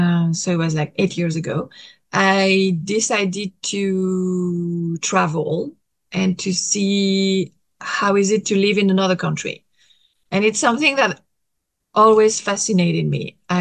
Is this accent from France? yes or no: yes; France; born there; first language French; English is a second language; Well, French is my mother tongue. So I learned because I was born in France.